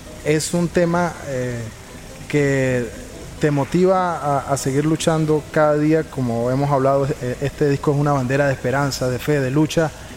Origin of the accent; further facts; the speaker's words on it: Venezuela; porque si vamos al caso, aquí en Venezuela nadie vive de la música